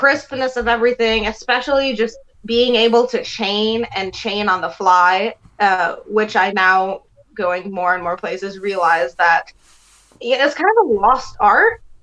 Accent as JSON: {"language": "English", "town": "Jamaica", "region": "New York", "country": "United States", "tie": "born or raised there", "said": "being 5'3\" and growing up in Jamaica, New York, I kind of had a Napoleon complex myself, going out there and, getting into fist fights when I was a kid."}